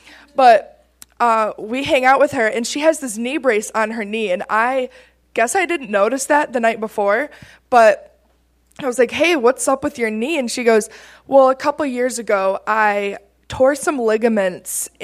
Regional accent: Grand Rapids, Michigan, United States; I'm from Michigan. So I always say that. right there, Grand Rapids.

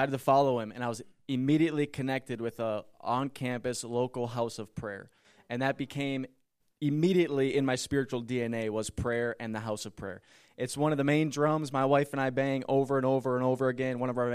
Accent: Shakopee, Minnesota, United States; I was born and raised in Shakopee, Minnesota, right outside of the Twin Cities.

